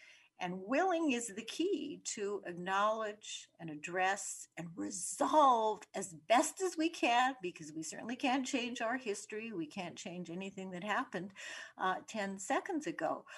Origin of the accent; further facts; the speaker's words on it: Winnipeg, Manitoba, Canada; when I was growing up in Winnipeg in Canada